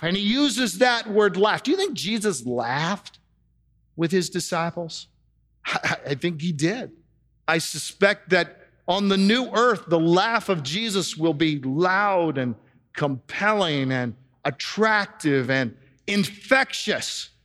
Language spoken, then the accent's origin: English; Oregon, United States; I'm from Oregon, and just up the road from us is Multnomah Falls